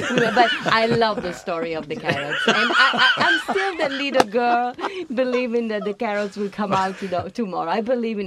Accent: Venice, Veneto, Italy; I was born and raised in Venice, Italy.

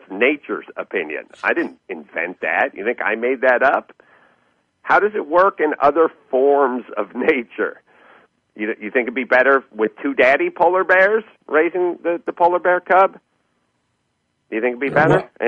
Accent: North Hollywood, California, United States; 95% of the book is just me musing about food and about politics and about growing up in North Hollywood and stories

